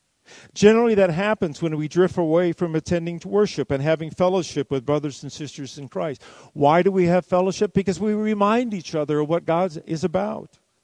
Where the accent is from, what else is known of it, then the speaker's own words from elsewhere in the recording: Jackson, Michigan, United States; I attended a funeral up in Jackson, Michigan, my hometown, and it was the first time I had been in the church that I grew up in for over 50 years.